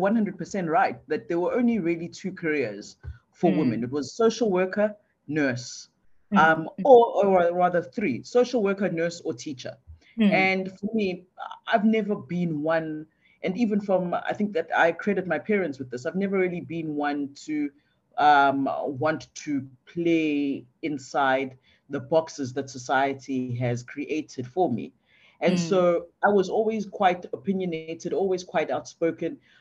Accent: Hammersdale, KwaZulu-Natal, South Africa; also born or lived in Durban / Claremont; I was born and bred in KZN, in Durban specifically. I grew up in Hammersdale and another township called Claremont.

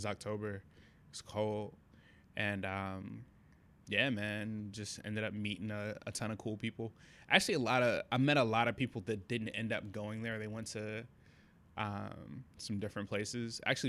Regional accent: Richmond, Virginia, United States; So I grew up in Richmond. So what's now Randolph

